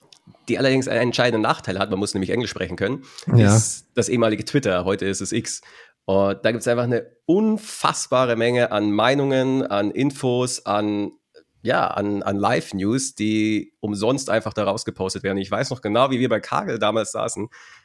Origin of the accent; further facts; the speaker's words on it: Bavaria, Germany; ich bin aufgewachsen in Oberbayern, ländliche Region, 50 Leute vielleicht im Dorf oder sowas.